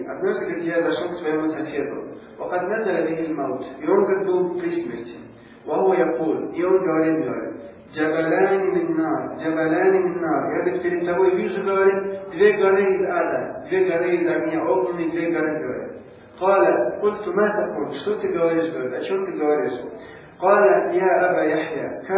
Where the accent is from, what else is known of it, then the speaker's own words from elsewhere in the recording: Dagestan, Russia; Действительно, вот иногда я сам из Дагестана